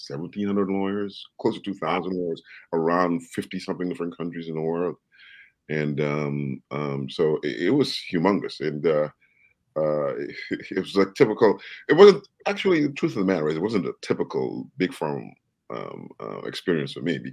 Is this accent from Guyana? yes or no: yes; Guyana; born there; also born or lived in London, United Kingdom; I was born in South America, in a place called Guyana. And I was born as a British subject, so to speak, and, you know, and I spent some time in London, not only doing some studying, but also working as a lawyer.